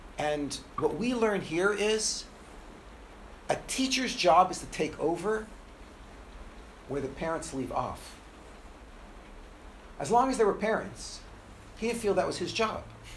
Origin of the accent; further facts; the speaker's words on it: Beverly Hills, California, United States; By the way, I grew up in Beverly Hills. That was my neighborhood. Beverly Hills, for those of you who don't know, is not one of the poor neighborhoods in Los Angeles.